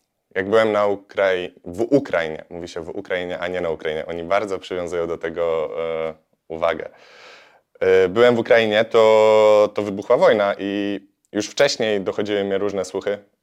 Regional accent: Warsaw, Masovian Voivodeship, Poland; bo ja jako warszawiak, przeprowadzając się na ukraińską wieś, no to jest duża dysproporcja.

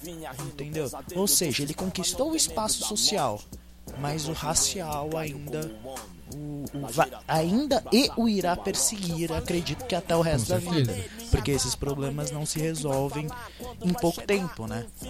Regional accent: São Paulo, Brazil; Porque, por exemplo, eu sou de São Paulo.

